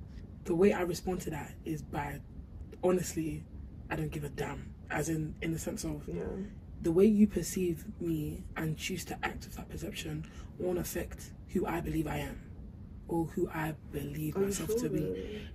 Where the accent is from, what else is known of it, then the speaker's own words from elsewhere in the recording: Nigeria; The way I describe my identity is, I would obviously say that I'm a Nigerian girl.